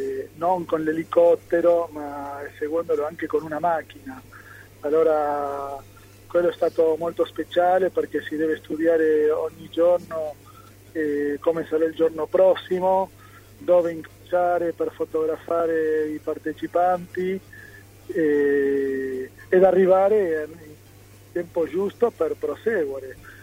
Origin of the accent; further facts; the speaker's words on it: Argentina; now in Italy; io sono d'origine italiano, mi trovo molto bene qui e la società con cui sono cresciuto in Argentina ha molti parametri in comune.